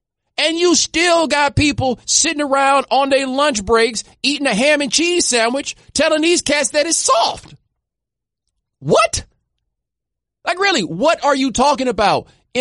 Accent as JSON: {"language": "English", "region": "Texas", "country": "United States", "said": "I'm from Texas, right?"}